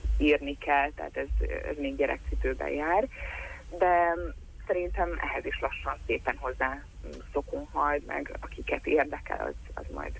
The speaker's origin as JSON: {"language": "Hungarian", "town": "Satu Mare", "region": "Satu Mare County", "country": "Romania", "tie": "born or raised there", "said": "az én szülővárosom Szatmárnémeti"}